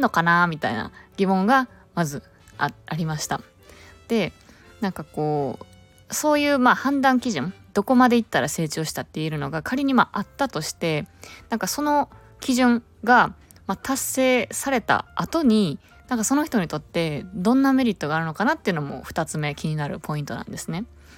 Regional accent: Osaka, Japan; moved away; 今一時帰国中でして、地元の大阪、実家ですね、に戻ってきてます。

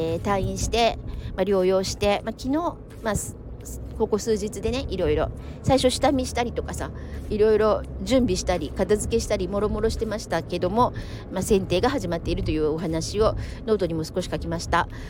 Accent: Yutenji, Tokyo, Japan; 私生まれも育ちも祐天寺なんで

